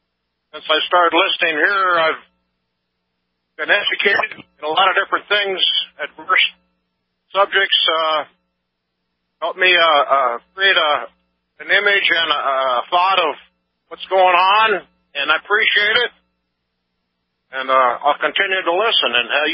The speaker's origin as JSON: {"language": "English", "country": "United States", "said": "Our creator, mom and dad, veterans, friends, being American."}